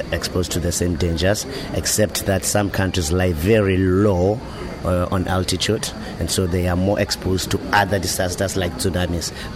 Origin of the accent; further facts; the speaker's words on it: Lesotho; I am from Lesotho. I'm 100% Mosotho man.